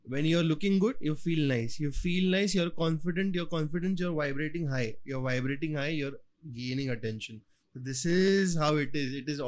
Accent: India; the way a person in India, mostly India, because we are Indian or Indian.

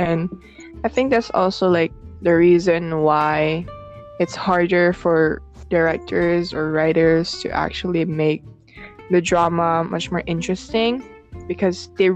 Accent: Philippines; I'm like, I'm a Filipino. Of course I love the drama, you know?

